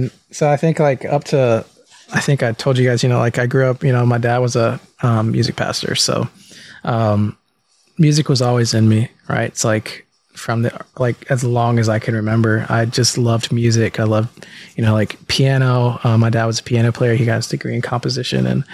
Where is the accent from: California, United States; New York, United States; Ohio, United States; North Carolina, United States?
North Carolina, United States; Gastonia; born there; also born or lived in Florida; I was born in North Carolina in Gastonia, but we were living in Florida at the time.